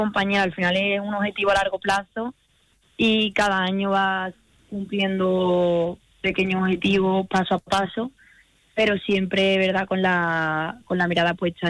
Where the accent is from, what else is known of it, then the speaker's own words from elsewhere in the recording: Seville, Andalusia, Spain; Ana y yo, que somos las sevillanas.